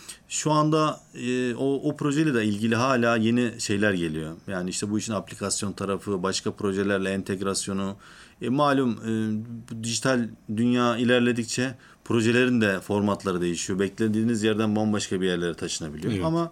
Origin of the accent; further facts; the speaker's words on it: Osmaniye, Turkey; also born or lived in Tarsus; 1982 Osmaniye doğumluyum. Çocukluğumuz kendi memleketimiz ve daha sonrasında devam eden Mersin'in Tarsus ilçesinde büyümek suretiyle öğrencilik hayatım genelde orada geçti.